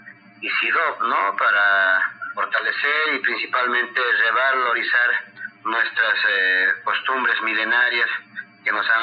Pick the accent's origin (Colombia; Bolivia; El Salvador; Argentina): Bolivia; Y eso es una gran alegría para nosotros como bolivianos